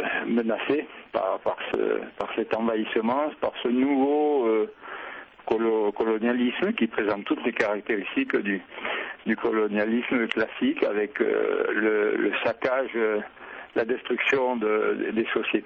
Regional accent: France; now in Argentina; je suis d'origine, je suis français. Et je suis avec ma famille dans une vallée, une haute vallée andine, qu'on appelle ici une quebrada, et ça veut dire une vallée profonde, sèche, qui est à l'extrême nord-ouest de l'Argentine

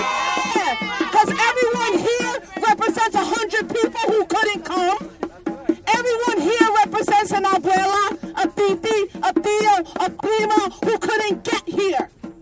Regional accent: New York City, New York, United States; I'm a Bronx-born hip-hop Afro-Boricua. I was raised in New York City

